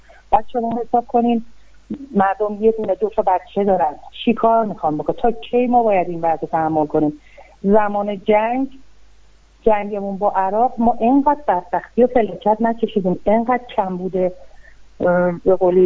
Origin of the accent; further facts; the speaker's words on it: Iran; چرا باید من به عنوان یه ایرانی این حکومت یه جمهوریت رو قبول داشته باشم؟